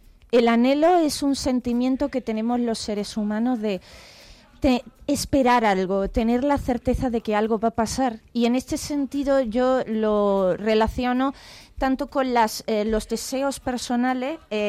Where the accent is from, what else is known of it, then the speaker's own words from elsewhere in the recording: Málaga, Andalusia, Spain; soy una malagueña muy agradecida con Sevilla.